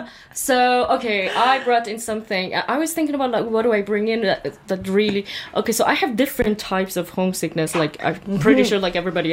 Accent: Ahvaz, Khuzestan, Iran; I'm from Ahvaz, and that is in South Iran, and it's very much influenced by coastal Iranians

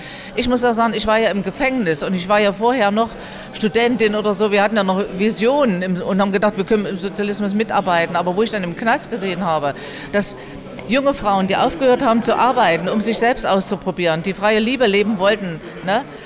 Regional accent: Germany; Und wir waren als Deutsche aber auch so mit diesem Schuldgefühl nach dem Zweiten Weltkrieg aufgewachsen

